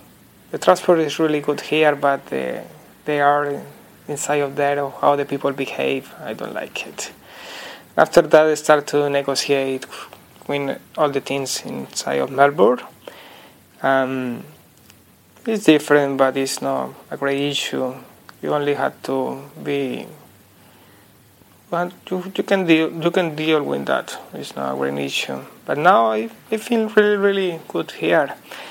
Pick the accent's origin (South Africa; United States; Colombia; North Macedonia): Colombia; English is a second language; now in Australia; I am from Colombia. Now I am living in Australia.